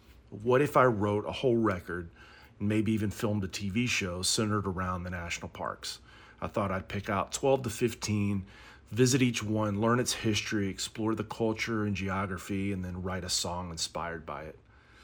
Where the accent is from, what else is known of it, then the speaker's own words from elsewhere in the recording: Georgia, United States; I grew up in Georgia, picking up music as a kid